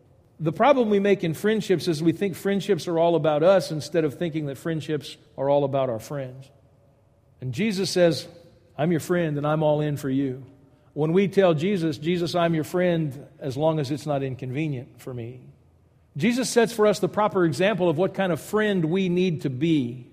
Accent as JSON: {"language": "English", "region": "Louisiana", "country": "United States", "tie": "born or raised there", "said": "One of the things that I have found to be very true in growing up in South Louisiana is that if you have the pleasure of having a Cajun friend, that is your friend for life."}